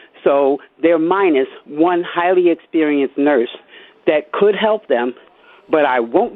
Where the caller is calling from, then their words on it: New York, United States; Hello, Jay. I'm calling you from New York.